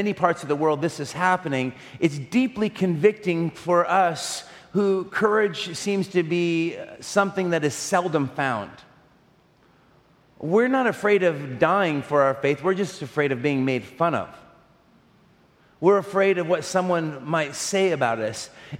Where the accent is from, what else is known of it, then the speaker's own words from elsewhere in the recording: Portland, Oregon, United States; But if anyone asks me, if I say I'm from Portland, they ask me two questions.